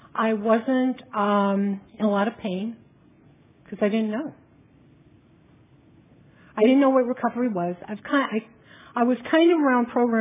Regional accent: Largo, Florida, United States; I want to start with a little bit about my background. I'm from Largo, Florida

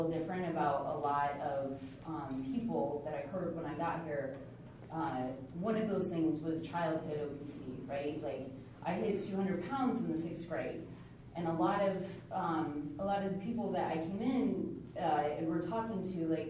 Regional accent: Colorado, United States; I'm from Colorado.

